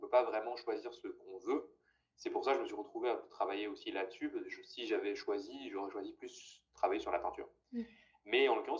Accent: Auvergne-Rhône-Alpes, France; parce que je viens à côté de Saint-Étienne

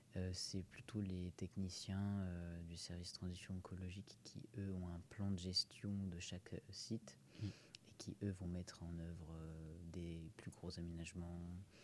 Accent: Centre-Val de Loire, France; moi, je viens pas de l'Indre-et-Loire. Mmh. Je viens du Cher, qui est plus loin.

